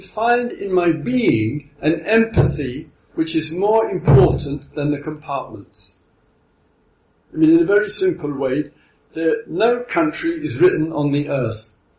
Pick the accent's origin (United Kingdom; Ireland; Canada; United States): United Kingdom; England; I mean, I think it's a silly idea, I am English. What does that mean?